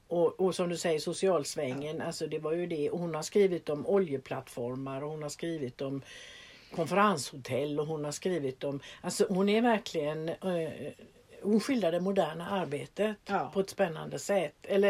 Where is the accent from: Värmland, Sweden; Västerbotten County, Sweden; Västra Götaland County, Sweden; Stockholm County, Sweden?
Västra Götaland County, Sweden; Gothenburg; Eftersom jag är från Göteborg så kan det ju påverka.